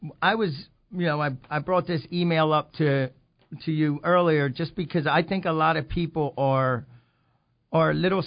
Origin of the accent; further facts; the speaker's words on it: Quakertown, Pennsylvania, United States; I'm from Quakertown